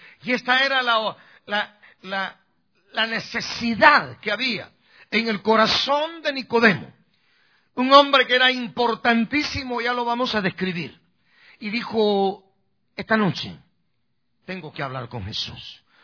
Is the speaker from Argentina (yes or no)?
no; Guatemala; now in United States; yo en el año 82 llegué a los Estados Unidos. Yo salí el 13 de febrero de 1982, salí de Guatemala. Yo soy un migrante, yo soy un ilegal